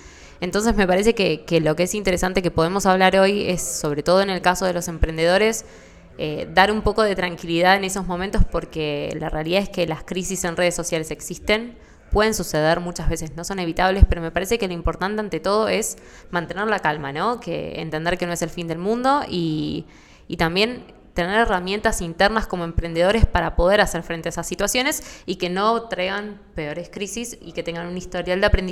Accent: Buenos Aires, Argentina; moved away as an adult; now in Madrid, Spain; soy de Buenos Aires y estoy viviendo desde enero de este año, enero 2023, acá en Madrid, en España.

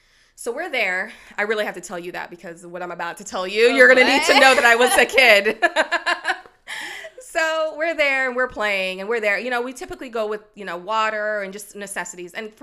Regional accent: Jamaica; moved away; So, because we moved from Jamaica and we were living in a 3-bedroom, 1-bathroom home with 5 of us, okay?

